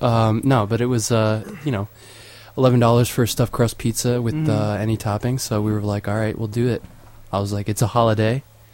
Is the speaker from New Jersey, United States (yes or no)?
yes; New Jersey, United States; I'm from Jersey. I've never said Jimmy's.